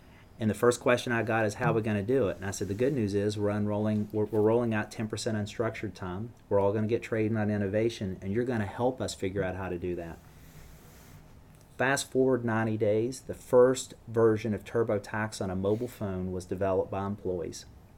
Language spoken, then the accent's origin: English; West Virginia, United States; but I'm from West Virginia, and we don't wear shoes, so that solved that problem.